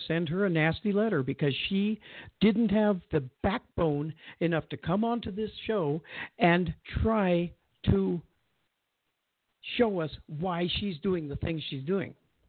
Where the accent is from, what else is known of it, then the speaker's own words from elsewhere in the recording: Indiana, United States; and I moved here from Indiana. Indiana was a conservative state.